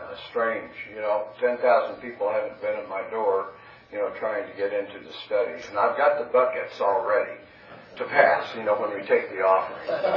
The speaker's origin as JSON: {"language": "English", "town": "Carmel", "region": "Indiana", "country": "United States", "said": "from Carmel, Indiana, but when somebody from Carmel by the sea says, oh, I'm from Carmel by the cornfields, so."}